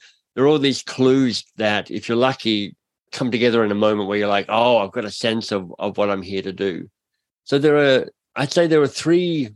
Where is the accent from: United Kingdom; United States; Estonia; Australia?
Australia; Canberra, Australian Capital Territory; I grew up in Canberra, in Australia. So I'm Australian born. My dad's English. My mum's Australian. They moved to Canberra when it was a newish city.